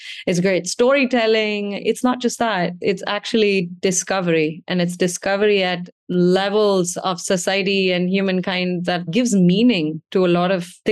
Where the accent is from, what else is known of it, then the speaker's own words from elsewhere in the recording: Chennai, Tamil Nadu, India; moved away as an adult; I grew up in Chennai, which is in the south of India. I was here till I was almost 20 and then went on to do my grad school in the US.